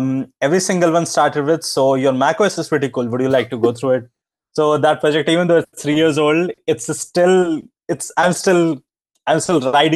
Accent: India; English is a second language; so I'm from India and we did not have good internet when I started to learn.

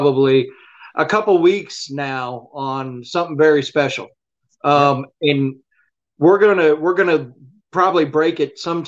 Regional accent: Biloxi, Mississippi, United States; I was pretty much raised in Biloxi. I wasn't born in Biloxi, but I was raised in Biloxi. Went through Hurricane Elena, Hurricane George, Hurricane whatever, Hurricane Katrina.

